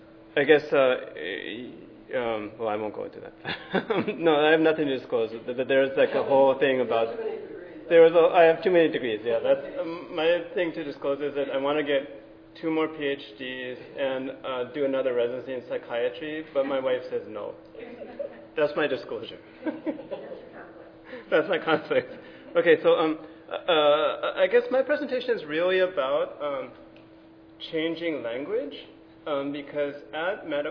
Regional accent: Hawaii, United States; So me, I love those words because as I'm Native Hawaiian, and most people don't know, but we're actually an occupied country.

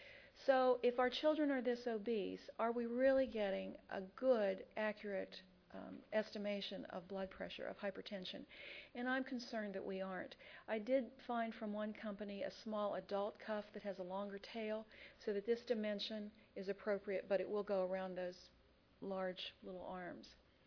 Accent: West Virginia, United States; except that we're from West Virginia, so we're working on that.

